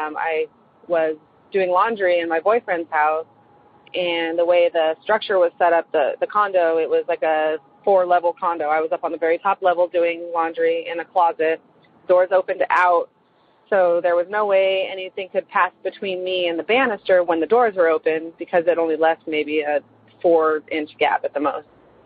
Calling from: Austin, Texas, United States; I am calling from Austin area in Texas.

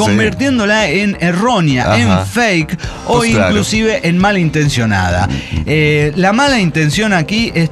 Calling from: Guadalajara, Jalisco, Mexico; de Guadalajara.

